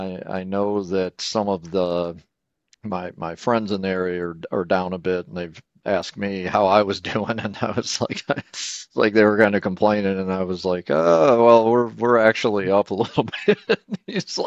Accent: Columbus, Ohio, United States; All right. … from Columbus, Ohio.

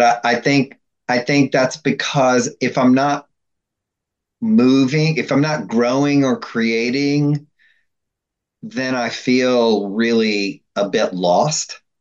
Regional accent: Nashville, Tennessee, United States; moved away as an adult; Maybe it's part of being I'm from Nashville originally. It's part of being a Southern boy.

